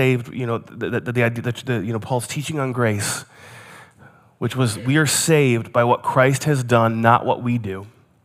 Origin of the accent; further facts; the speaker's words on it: New Jersey, United States; also born or lived in East Coast; I grew up in the East Coast, so I spent junior high and high school in New Jersey, which they have even less trust for kids in cars.